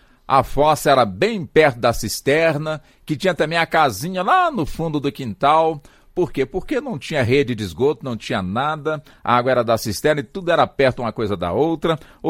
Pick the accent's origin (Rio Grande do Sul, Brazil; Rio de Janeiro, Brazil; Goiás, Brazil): Goiás, Brazil; Anápolis; que eu convivi muito de perto quando eu era criança lá em Anápolis, não faz tanto tempo assim, né? Lá pela década de 60, por aí assim.